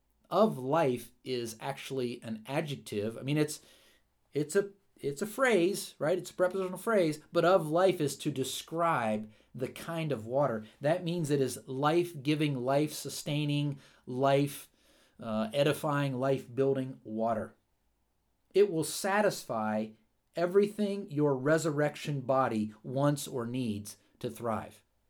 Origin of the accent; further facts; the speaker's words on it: United States; I grew up in the near the Susquehanna River.